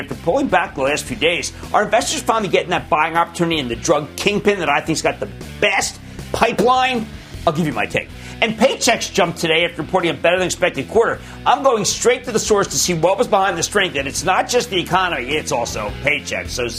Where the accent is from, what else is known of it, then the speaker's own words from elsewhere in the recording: New Jersey, United States; Let's go to Joe in my home state of New Jersey.